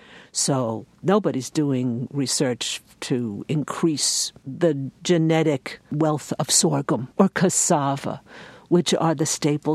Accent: New York, United States; and I am an urban woman, I am a New Yorker

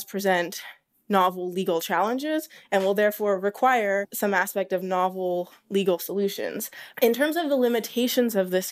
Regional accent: Alaska, United States; I grew up in Southeast Alaska, which is beautiful and wild and very special to me

